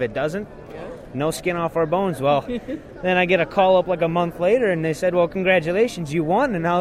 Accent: Sibley, Iowa, United States; I'm from Sibley, Iowa, up in the way northwest corner, almost Minnesota, so this is kind of where I come from.

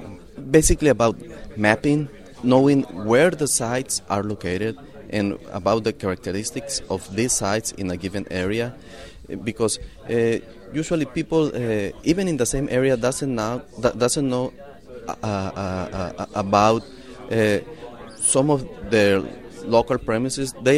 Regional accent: Mexico; English is a second language; Okay, I'm from Mexico, veterinarian from Mexico

